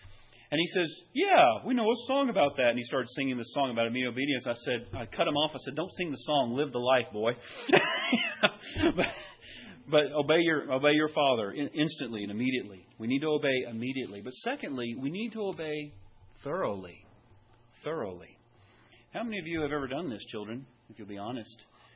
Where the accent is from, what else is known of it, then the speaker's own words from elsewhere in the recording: Powder Springs, Georgia, United States; we grew up in Powder Springs, that's where I lived growing up.